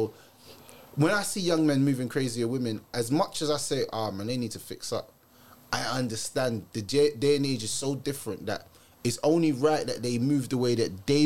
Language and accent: English; Jamaica; And then like me being Jamaica, I'm like, "Yeah, you're from Jamaica. I'm from Jamaica."